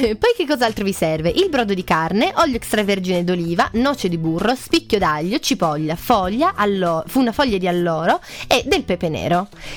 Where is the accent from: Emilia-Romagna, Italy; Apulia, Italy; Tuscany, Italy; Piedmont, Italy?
Piedmont, Italy; io, che sono del Piemonte occidentale, non avevo mai sentito parlare della panissa